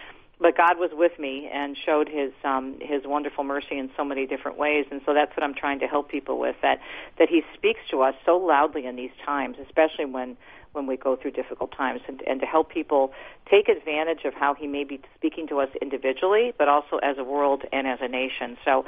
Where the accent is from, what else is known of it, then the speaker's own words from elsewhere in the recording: Michigan, United States; my mom lived in a beautiful assisted living facility in my home state here in Michigan, a lovely place